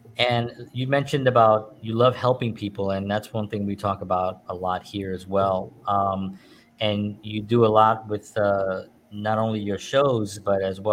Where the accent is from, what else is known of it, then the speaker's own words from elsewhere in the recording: New York, United States; I mean, I grew up in New York, so I did a lot of running, but that was more intense.